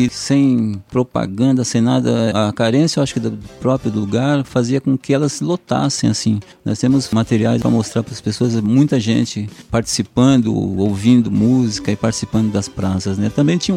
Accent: São Paulo, Brazil; a gente, como a gente é da Zona Leste, era um bairro praticamente dormitório.

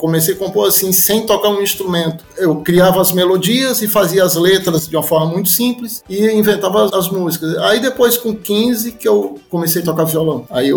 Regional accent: Itororó, Bahia, Brazil; Então, eu sou baiano, eu nasci numa cidadezinha do interior da Bahia, chamada Itororó, é sul da Bahia, fica perto de Ilhéus, Itabuna, naquela região.

